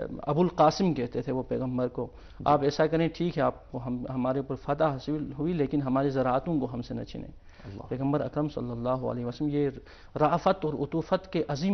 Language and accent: Urdu; Pakistan; میں چونکہ پاکستان سے تعلق رکھتا ہوں